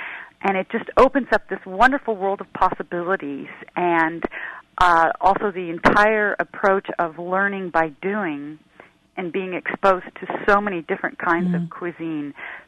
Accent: Pasadena, California, United States; Well, I've always been a cook, but I grew up in a suburb. I grew up in Pasadena.

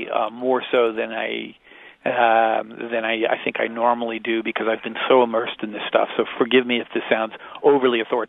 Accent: Indiana, United States; I'm from Indiana, and I grew up, like everybody else, hearing about – you know, pollution in Gary, Indiana

